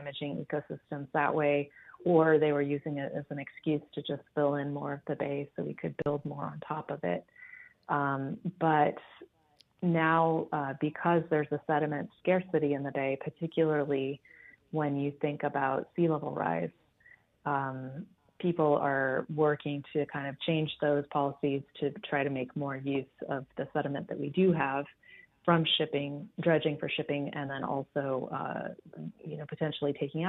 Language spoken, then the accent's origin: English; California, United States; But I grew up in the Bay Area.